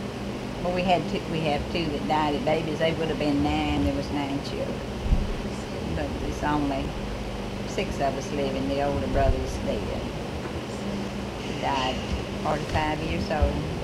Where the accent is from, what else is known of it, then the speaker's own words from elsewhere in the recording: United States; born there; Yes, I was born in Harrison County, I'm sure.